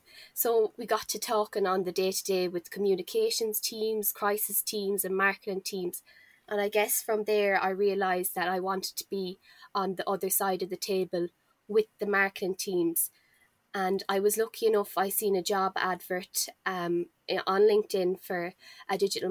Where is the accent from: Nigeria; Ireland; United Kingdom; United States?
Ireland; Connacht; now in Galway, Ireland; I'm from Mayo, but I'm living here in Galway City